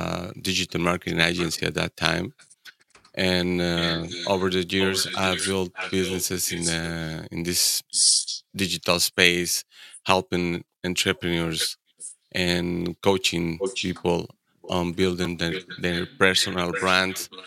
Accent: Mexico; moved away as an adult; now in Canada; Well, I'm originally from Mexico, like you say, and I'm now based in Canada.

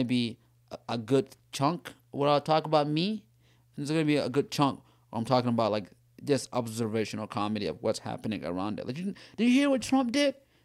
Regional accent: Sudan; like, hey, I'm from Sudan, and this is that and that, right?

